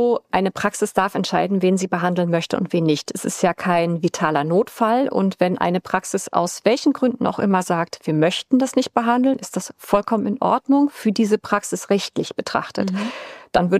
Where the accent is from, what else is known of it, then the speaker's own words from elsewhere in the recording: Hamburg, Germany; Also ich komme aus Hamburg